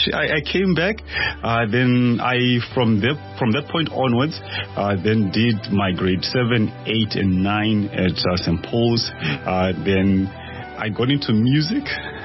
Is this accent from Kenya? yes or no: no; Zimbabwe; also born or lived in Namibia; So I am originally from Zimbabwe, and I studied in Zim, like I did my grade 1 and grade 2 there. Then I moved to Namibia in the northern part of the country.